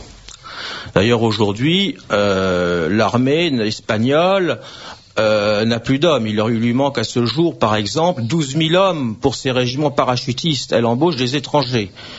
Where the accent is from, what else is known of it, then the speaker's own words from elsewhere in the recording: France; Nous en avons nous-mêmes, en tant que Français, bien profité de son vivant.